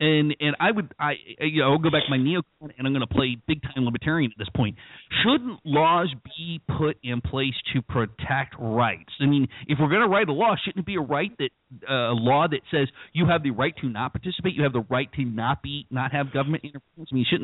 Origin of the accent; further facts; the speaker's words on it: the South, United States; Now, I grew up down in the South, okay, so I remember the Woolworths and the whatever down there that you couldn't sit at the counter and whatever else if you were black.